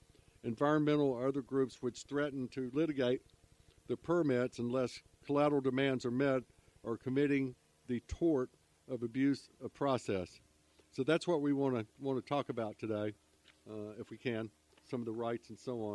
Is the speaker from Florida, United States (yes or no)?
no; Charlotte, North Carolina, United States; moved away; I grew up in Charlotte but in my younger years, but I think it was 280,000 people when I left in 74.